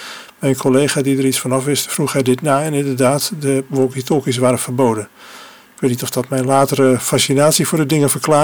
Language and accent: Dutch; Dordrecht, South Holland, Netherlands; En met wat vriendjes zwierven wij door de wijk in Dordrecht, Wielwijk, waar ik ben opgegroeid.